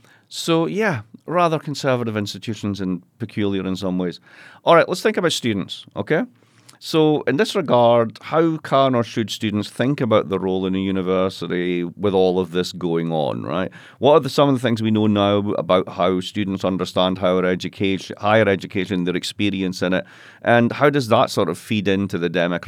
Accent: Scotland, United Kingdom; where I'm from Scotland.

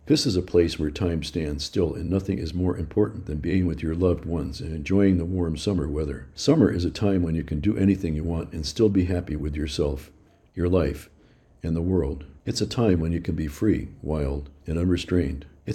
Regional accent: Maine, United States; Growing up in Maine was amazing.

